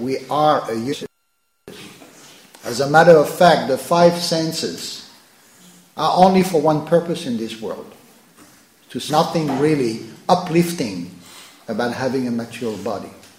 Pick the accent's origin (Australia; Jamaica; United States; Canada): Australia; Melbourne, Victoria; in my hometown Melbourne Mahaprabhu Mandir.